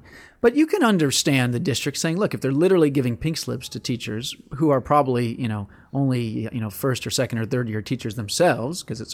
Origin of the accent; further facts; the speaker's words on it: St. Louis, Missouri, United States; Ooh, my hometown, baby.